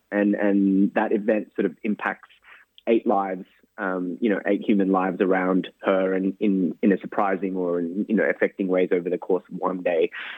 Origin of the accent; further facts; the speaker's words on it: Sydney, New South Wales, Australia; I grew up in Western Sydney